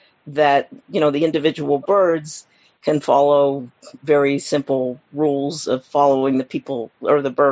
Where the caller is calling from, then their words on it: Chicago, Illinois, United States; I'm close to the park. I'm in Ravenswood Manor.